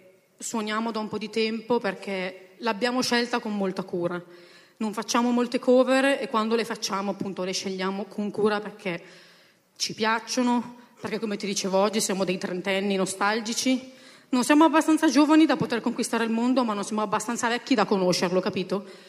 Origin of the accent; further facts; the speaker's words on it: Piedmont, Italy; moved away as an adult; now in Milan, Italy; Io sono piemontese, mi sono trasferita a Milano ormai, boh, 7 anni fa.